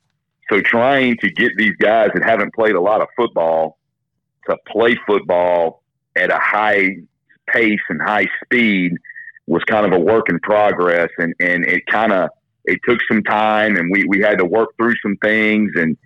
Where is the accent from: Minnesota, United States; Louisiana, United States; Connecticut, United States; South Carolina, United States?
Louisiana, United States; Pineville; Well, I'm from Pineville, but she's from South Louisiana.